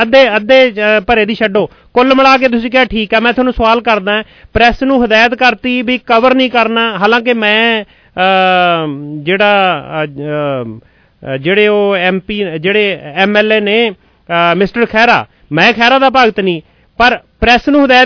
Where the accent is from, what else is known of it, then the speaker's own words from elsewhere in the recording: Punjab, India; ਮੈਂ ਵੀ ਪੰਜਾਬ ਦੇ ਵਿੱਚੋਂ ਹੀ ਹਾਂ ਜੀ